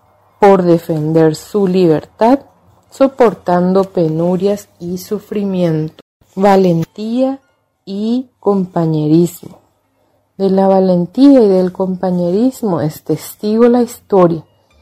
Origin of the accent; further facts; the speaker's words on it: Paraguay; somos paraguayos y que por naturaleza somos creyentes y devotos a nuestra imagen, a nuestra religión